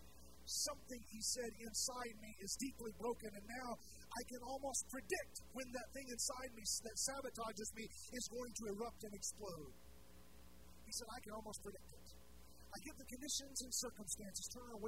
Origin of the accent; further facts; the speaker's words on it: Buenos Aires, Argentina; I grew up in Buenos Aires